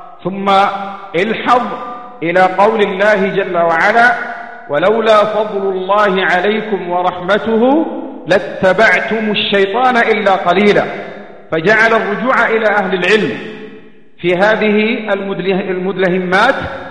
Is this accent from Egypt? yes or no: no; Yemen; من أول نشوء الفتن وظهورها عندنا في اليمن من عام 1410